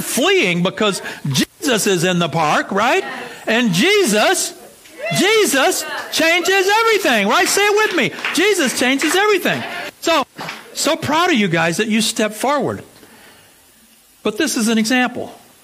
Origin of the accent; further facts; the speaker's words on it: United States; I'm from America, and the Christians are praying for you here